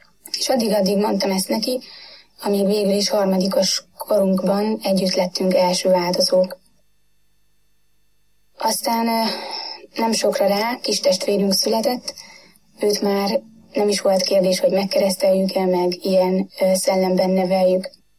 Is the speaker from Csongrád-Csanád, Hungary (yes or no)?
no; Sátorhely, Baranya, Hungary; also born or lived in Pécs / Nagynyárád; Pécset születtem, ikertestvéremmel együtt. Szüleim pedagógusok, akik vidéken, Nagynyáládon, illetve később Sátorhelyen tanítottak, és ott is nevelkedtem.